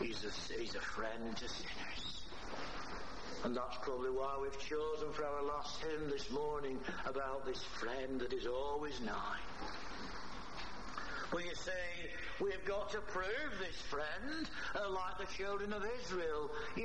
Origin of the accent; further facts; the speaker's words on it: North West England, United Kingdom; accent: Lancashire; A bit different than my accent from Lancashire. We are different, aren't we, in our accents?